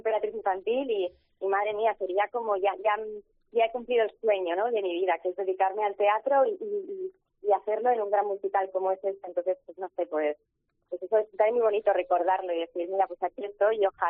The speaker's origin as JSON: {"language": "Spanish", "region": "Navarre", "country": "Spain", "said": "yo estoy muy orgullosa de ser de Navarra y de mi tierra"}